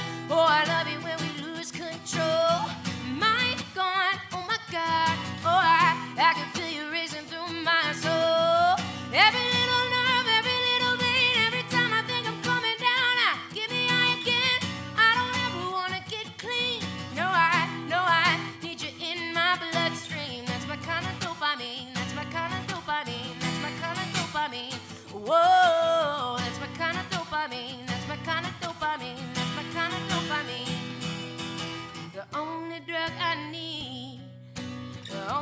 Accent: Chicago, Illinois, United States; now in Nashville, United States; I grew up in Chicago, and I live in Nashville

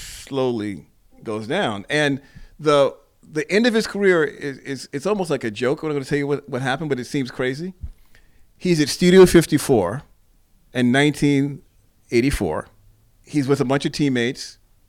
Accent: New York, United States; Well, you know, I grew up in New York, so it was a basketball town.

